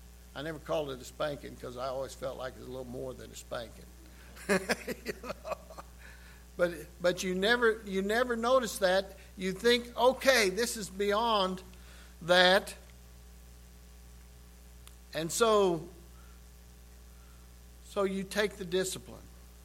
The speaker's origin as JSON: {"language": "English", "region": "the Ozarks", "country": "United States", "said": "We're from the Ozarks."}